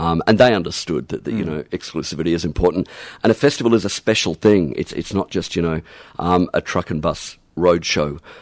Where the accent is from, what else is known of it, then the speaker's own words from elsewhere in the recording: Brisbane, Queensland, Australia; I was actually born and bred in Brisbane, so this is my fourth cultural experience of a capital city.